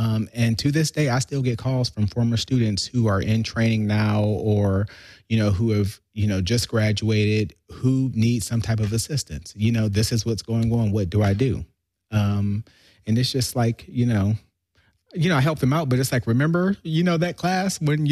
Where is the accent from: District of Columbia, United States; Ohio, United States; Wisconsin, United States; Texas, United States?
Ohio, United States; You know, I have a friend, you know, I'm from Ohio, and he's from Detroit